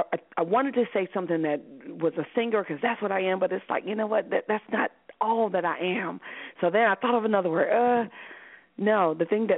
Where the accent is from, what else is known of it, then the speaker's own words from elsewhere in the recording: Alabama, United States; also born or lived in Detroit; I was born in Detroit, in Motown. I mean, literally streets from Motown, and but raised in L.A., Laura, right. Alabama. After I was born, my dad moved us back to Alabama, where the family was, his mom and my mom's mom.